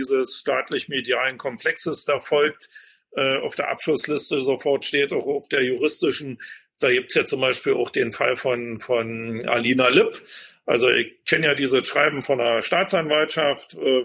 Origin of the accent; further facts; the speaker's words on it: East Germany, Germany; Also dummerweise sage ich jetzt als Ostdeutscher